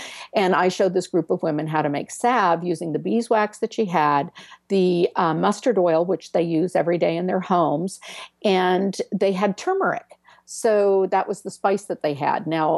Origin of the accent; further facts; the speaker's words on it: California, United States; I'm a nurse from California.